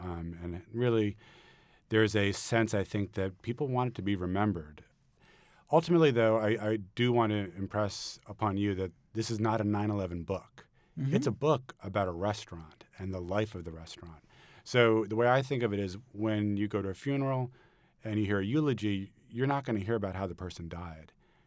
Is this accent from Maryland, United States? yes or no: no; New York City, New York, United States; I grew up in New York City. I'm a native New Yorker, and I used to go to Windows on the World.